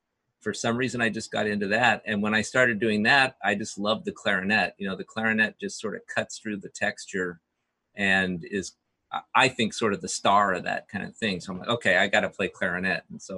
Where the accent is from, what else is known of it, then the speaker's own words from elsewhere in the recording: Burbank, California, United States; also born or lived in Los Angeles; I'm a Southern California boy all the way. I mean, I was born and raised here. I was born in the California Hospital in downtown Los Angeles, but my parents lived in Burbank. So I went to Burbank schools all my life.